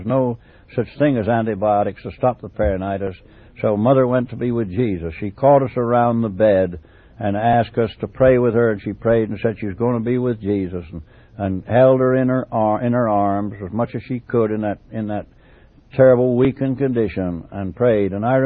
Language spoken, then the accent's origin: English; Edge Hill, West Midlands, United Kingdom; born there; I was born in England on the old battlefield of Edge Hill.